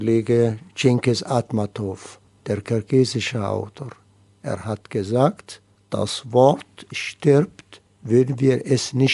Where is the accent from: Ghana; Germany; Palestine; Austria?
Palestine; German is a second language; Ich komme, wissen Sie, aus dem Land, die Wiege der Weltreligionen. Palästina